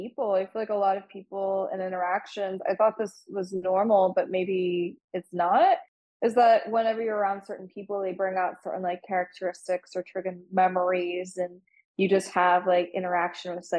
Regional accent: Texas, United States; so I grew up in Texas. I've gone to a lot of places in Texas, Florida

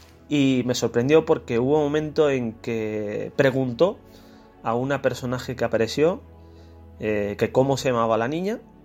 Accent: Tenerife, Canary Islands, Spain; Mi tierra natal es Tenerife, en las Islas Canarias

